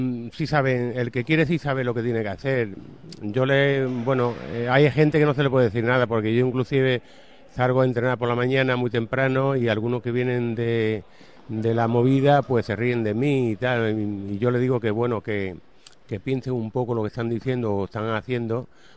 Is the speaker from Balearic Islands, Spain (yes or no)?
no; Alcalá de Henares, Community of Madrid, Spain; Yo vengo de Madrid, Alcalá de Henares.